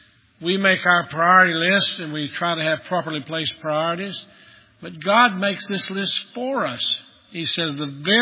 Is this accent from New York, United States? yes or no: no; Maryville, Tennessee, United States; Greenback was a short distance from from Greenback to Maryville, Tennessee, my hometown.